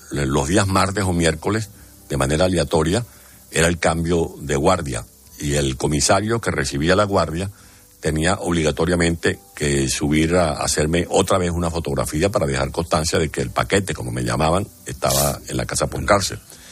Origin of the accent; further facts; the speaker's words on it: Venezuela; acaba de ganar un juicio contra mi país, contra la nación, por más de 1.600 millones de dólares